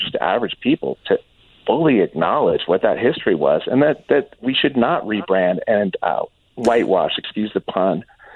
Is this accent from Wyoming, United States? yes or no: no; Virginia, United States; And by the way, I grew up in Virginia as well.